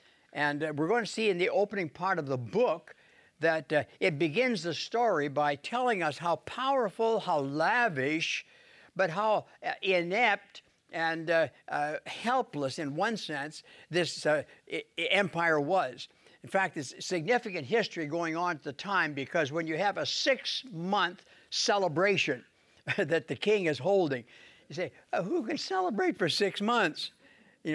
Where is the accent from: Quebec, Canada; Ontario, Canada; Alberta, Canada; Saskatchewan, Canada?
Saskatchewan, Canada; born there; I was born in Saskatchewan, and we had a town hall that would show movies Friday night and Saturday.